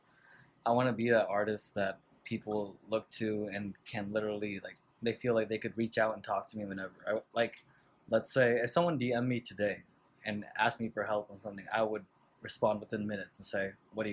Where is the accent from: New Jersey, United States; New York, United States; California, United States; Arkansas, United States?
California, United States; Bakersfield; also born or lived in Mission Hills; I was born in Mission Hills, raised in Bakersfield, California.